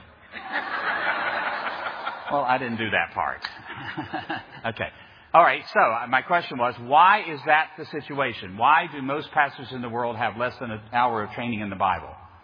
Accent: Orlando, Florida, United States; Recently in the panhandle of Florida, I come from Orlando, recently in the panhandle

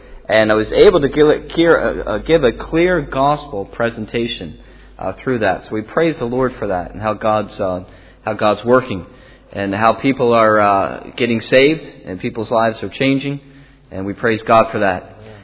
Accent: Philadelphia, Pennsylvania, United States; moved away as an adult; now in Portlaoise, Ireland; my grandparents came over from Italy, and I grew up in the Philadelphia area in America. And just recently, about 3 years ago, my wife, myself, and now our three children, I moved from America to Port Leash in the middle of the country there, County Leash.

